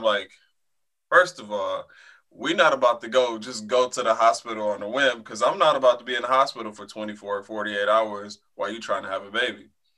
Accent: Flint, Michigan, United States; just growing up in Flint, childhood, like, seeing a lot of brothers, losing a lot of brothers

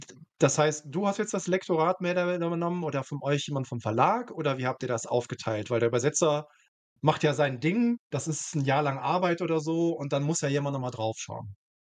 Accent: Cologne, North Rhine-Westphalia, Germany; accent: Kölsch; meine persönliche Mundart, ich bin gebürtiger Kölner und das Kölsche ist halt auch eine sehr, sehr auch heute noch relativ lebendige Mundart

